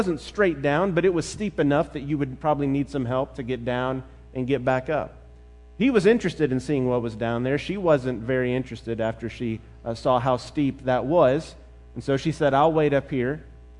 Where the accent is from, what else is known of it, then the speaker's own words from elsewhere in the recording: Memphis, Tennessee, United States; things that took place in Memphis and growing up in the Memphis area